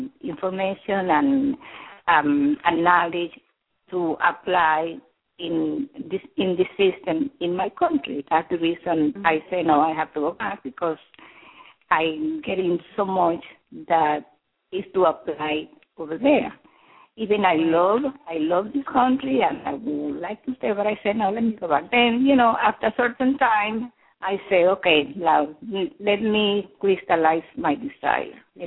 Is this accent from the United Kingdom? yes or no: no; Dominican Republic; also born or lived in Puerto Rico; now in New York, United States; I'm from Dominican Republic.